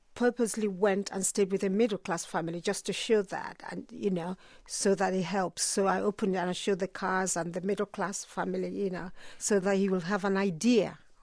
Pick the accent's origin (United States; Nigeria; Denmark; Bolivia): Nigeria; growing up in Africa, growing up in Nigeria, to be specific